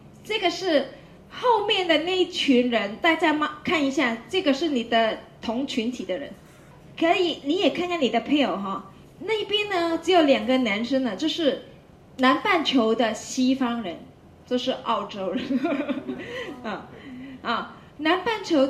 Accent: Hong Kong; 香港岛有一个叫电车哈、啊，我们香港人就叫它叮叮

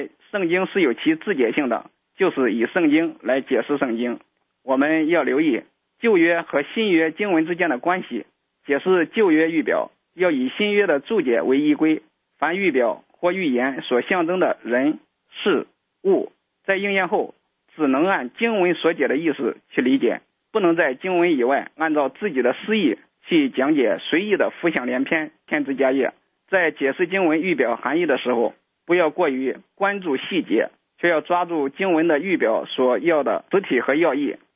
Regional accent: Shandong, China; 我是山东的

